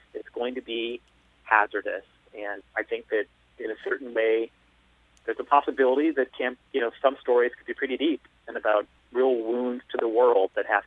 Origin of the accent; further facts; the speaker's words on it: United Kingdom; Well, I'm British. I'm British.